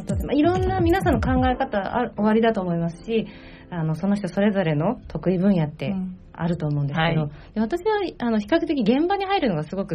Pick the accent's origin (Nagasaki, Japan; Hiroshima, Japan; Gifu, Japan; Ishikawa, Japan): Hiroshima, Japan; まあ当時広島出身なので広島で就職をするかななんて思うと、やっぱそこではそういった仕事ってほとんどないので、